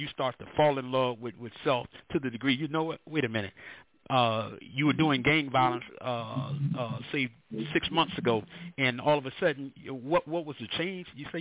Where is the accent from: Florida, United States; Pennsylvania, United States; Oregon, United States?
Florida, United States; St. Petersburg; I grew up in St. Petersburg, Florida